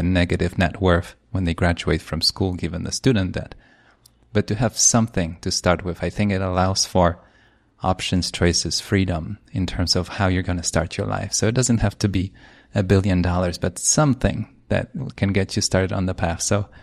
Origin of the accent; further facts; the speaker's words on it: Poland; I grew up in Poland. Poland had world wars, communism.